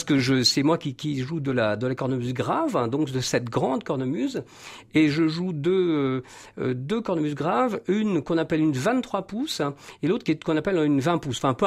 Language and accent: French; Brittany, France; comme je suis breton